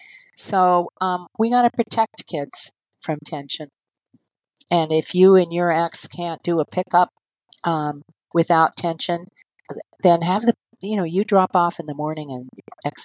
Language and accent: English; California, United States; born there; now in Boston, United States; I was born in California, but my daughter was raised here in Boston.